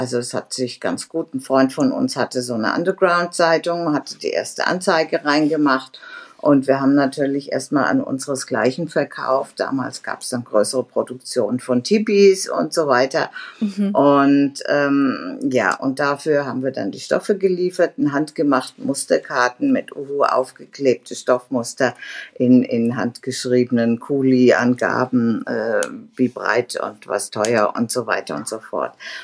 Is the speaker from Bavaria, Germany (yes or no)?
no; Stuttgart, Baden-Württemberg, Germany; born there; also born or lived in Giessen; Ich hatte in Gießen Psychologie studiert, dadurch kam ich nach Gießen, geboren bin ich in Stuttgart.